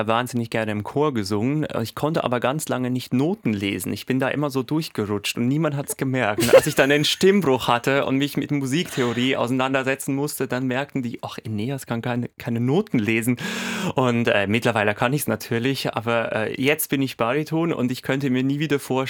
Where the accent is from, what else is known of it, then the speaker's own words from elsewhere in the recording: Switzerland; ich habe da ganz schweizerisch-demokratisch, wo ich herkomme, werde ich das Publikum abstimmen lassen